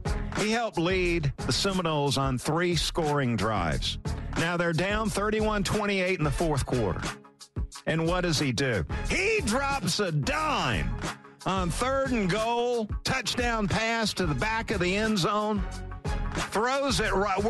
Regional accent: Valdosta, Georgia, United States; Valdosta was paying attention. That's my hometown, in case you were wondering.

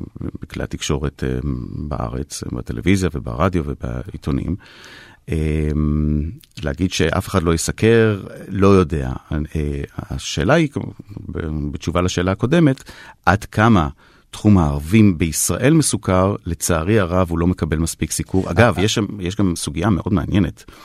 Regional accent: Haifa, Haifa District, Israel; אני פטריוט חיפאי, כן. נולדתי כאן, אני גר כאן, ואני לא מוותר על המשך החיים כאן.

